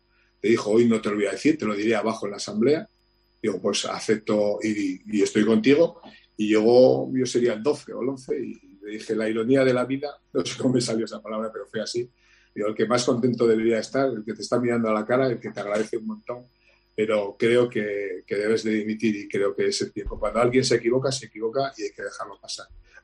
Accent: Tafalla, Navarre, Spain; fiestas de mi pueblo, de Tafalla

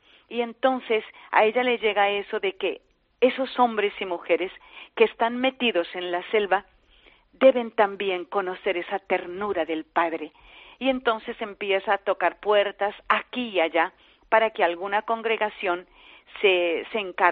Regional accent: Medellín, Antioquia, Colombia; born there; Sí, nací en Medellín, Colombia.

